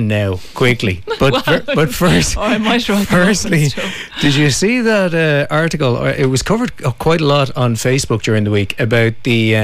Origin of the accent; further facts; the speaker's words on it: Kilkenny, County Kilkenny, Ireland; I'm from Crowan Cottages